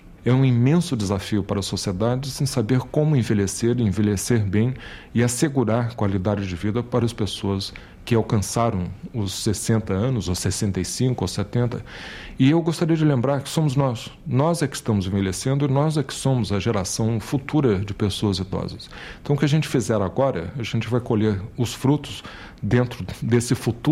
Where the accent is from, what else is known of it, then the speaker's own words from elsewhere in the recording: Brazil; born there; eu tenho 50 anos e quando eu nasci no Brasil, a esperança de vida era de 42 anos.